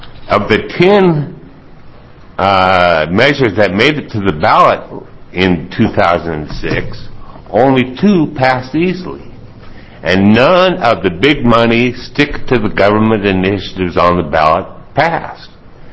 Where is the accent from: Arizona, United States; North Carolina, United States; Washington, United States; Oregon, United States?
Oregon, United States; I grew up in Oregon